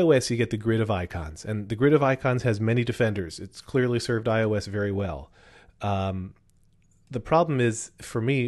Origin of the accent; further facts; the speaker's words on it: Wyomissing, Pennsylvania, United States; As it turns out, Ben the PC guy also grew up in my hometown of Wyomissing, Pennsylvania.